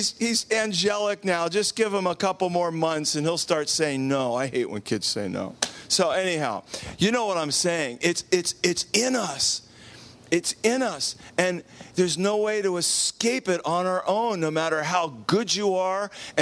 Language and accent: English; New Jersey, United States; Yeah, I was raised in Jersey. I know how to walk.